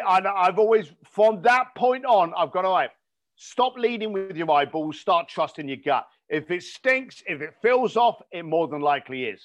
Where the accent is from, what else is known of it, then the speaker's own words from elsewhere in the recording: Ireland; I'm an Irish boy and I'm an Irish Catholic.